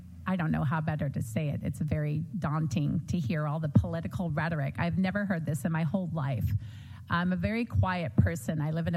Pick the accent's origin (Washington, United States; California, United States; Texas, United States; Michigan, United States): California, United States; I'm also Indian. I'm Osage Indian. … the city of Azusa, that's my family. I'm California through and through.